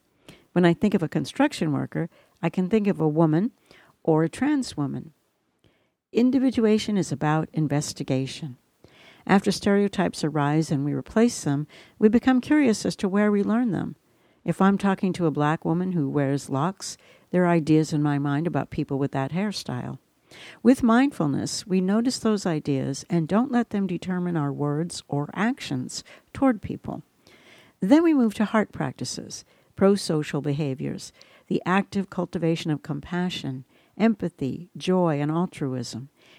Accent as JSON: {"language": "English", "country": "United States", "tie": "born or raised there", "said": "I'd already experienced quite a bit growing up in the United States."}